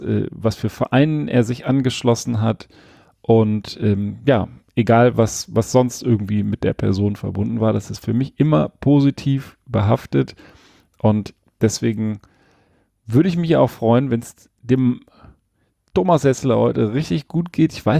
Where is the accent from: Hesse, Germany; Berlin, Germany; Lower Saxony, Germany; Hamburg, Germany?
Berlin, Germany; born there; moved away; denn ich bin ja auch in Berlin geboren, nicht in Zehlendorf, aber in Charlottenburg und bin auch 78, zumindest aus Berlin weg.